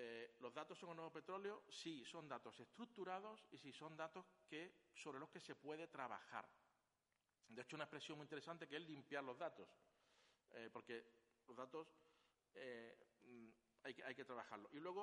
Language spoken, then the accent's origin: Spanish; Málaga, Andalusia, Spain; Yo soy de Málaga, vivo cerca de Gibraltar, me ha soplado que hay también algún otro andaluz por aquí